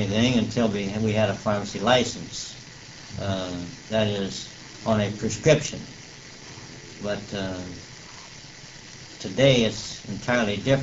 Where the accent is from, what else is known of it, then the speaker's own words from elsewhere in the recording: Alliance, United States; born there; I was born at a little house near Harrison and Union. Of course, Harrison Street wasn't put through in those days.